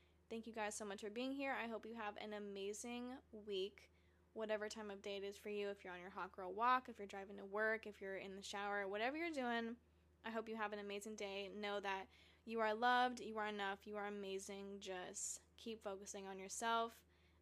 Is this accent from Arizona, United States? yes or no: yes; Arizona, United States; obviously he grew up in New Jersey and I grew up in Arizona.